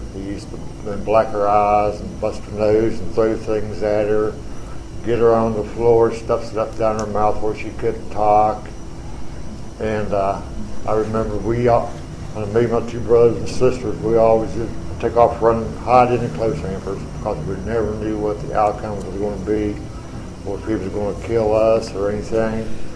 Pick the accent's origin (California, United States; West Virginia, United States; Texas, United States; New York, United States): West Virginia, United States; Morgantown; and I was born and raised in Morgantown.